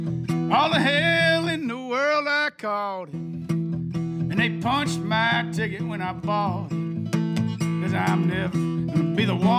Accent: Iowa, United States; also born or lived in Boston / Chicago; we moved to the South in 91, and the South is very different, obviously, than growing up in Iowa and living in Boston, places like that, Chicago.

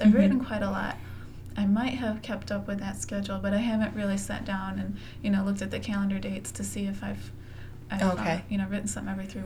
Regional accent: Lansing, Michigan, United States

